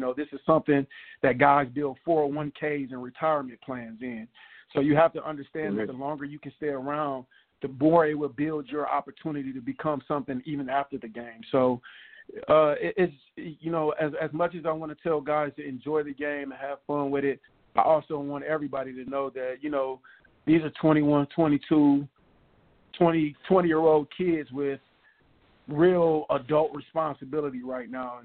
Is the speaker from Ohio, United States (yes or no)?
yes; Toledo, Ohio, United States; He's from Detroit originally, and I'm from Toledo, and they're really like 40 minutes away from each other.